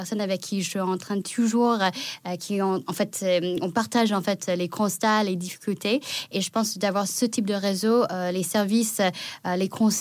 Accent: United States; French is a second language; also born or lived in China; now in France; Je suis née en Chine, j'ai grandi aux États-Unis et je suis venue en France en 2015 pour devenir chercheuse.

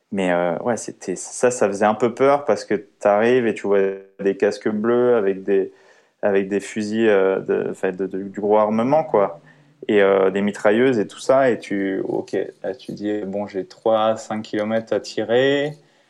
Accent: Paris, Île-de-France, France; je viens de Paris.

